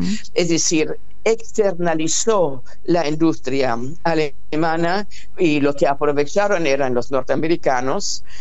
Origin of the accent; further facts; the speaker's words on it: Argentina; now in Germany; No es como el argentino, que ya estamos acostumbrados, pero para el alemán es horrible